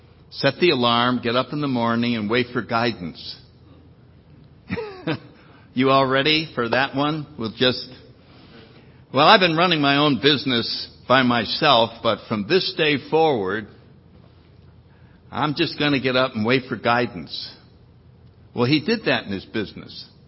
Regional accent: Connecticut, United States; born there; The plan was that I was born in Connecticut.

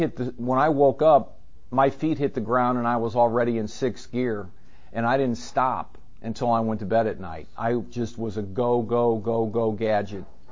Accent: St. Louis, Missouri, United States; I just got back from St. Louis. I'm a native of St. Louis. I was born there in August of 1958

